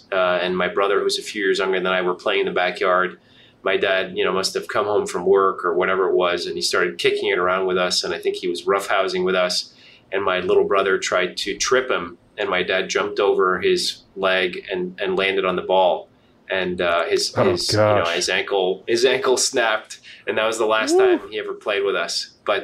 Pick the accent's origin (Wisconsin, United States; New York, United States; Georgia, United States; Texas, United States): New York, United States; New York City; I'm a New Yorker, but my connection to the game is through my mom. My mom's from France.